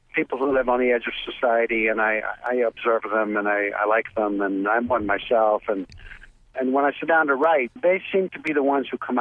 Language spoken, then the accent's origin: English; Canada; now in Austin, United States; I'm in Minnesota right now. I just flew up from Austin where I live. I am a Canadian, but, you know, I live in Austin now and have for about 8 years.